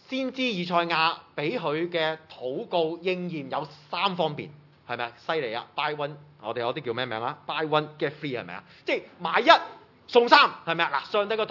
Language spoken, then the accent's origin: Chinese; China; 但是我们中国人都明白的